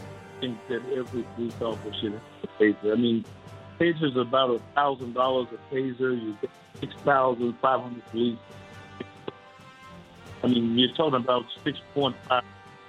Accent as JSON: {"language": "English", "town": "Memphis", "region": "Tennessee", "country": "United States", "tie": "born there", "said": "I was born in Memphis, Tennessee"}